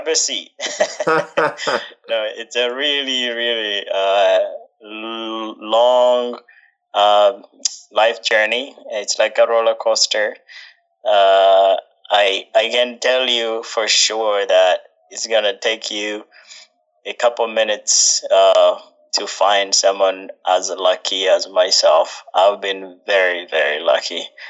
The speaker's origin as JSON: {"language": "English", "country": "Uganda", "tie": "born or raised there", "said": "I was born and raised in Uganda."}